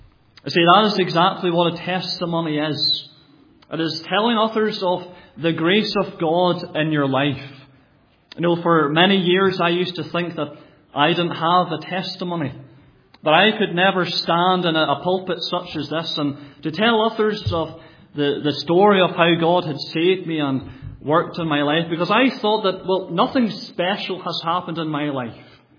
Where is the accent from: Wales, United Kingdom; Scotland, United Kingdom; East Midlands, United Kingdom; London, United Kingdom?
Scotland, United Kingdom; I grew up in Scotland most of my life, went through school there, both primary and secondary, and then later on university. But I was brought up there, as I said, in a Christian family.